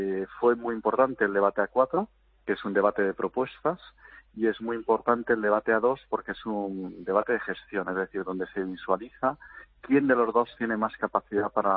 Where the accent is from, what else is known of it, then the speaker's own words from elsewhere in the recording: Spain; si me puede representar a mí como español en el contexto internacional